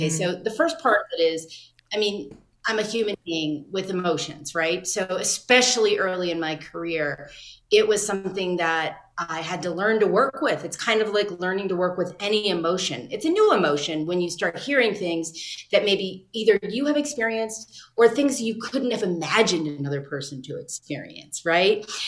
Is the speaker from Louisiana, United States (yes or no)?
yes; New Orleans, Louisiana, United States; moved away as an adult; now in Chicago, United States; So I'm from New Orleans. I moved to Chicago when I was 22